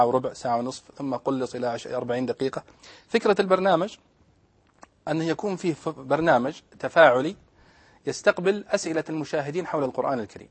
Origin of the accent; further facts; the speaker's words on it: Al-Namas, Asir, Saudi Arabia; افضل العيد يكون عندنا في بني بكر في النمص. الحقيقة أنا لا أجد لذة العيد إلا في قريتي هناك في بني بكر